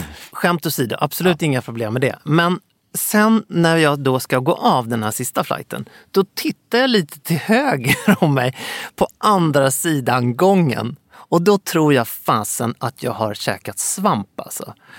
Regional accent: Stockholm, Stockholm County, Sweden; Och som stockholmare i min ålder så man har ju sett honom några gånger liksom.

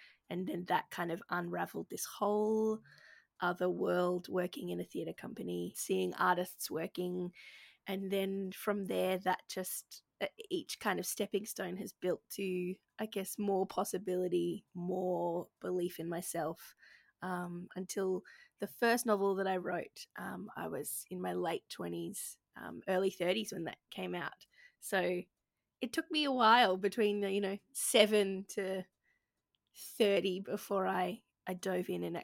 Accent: Gold Coast, Queensland, Australia; I grew up on the Gold Coast in Queensland, Australia, and was a chubby kid, asthmatic kid who hated the beach.

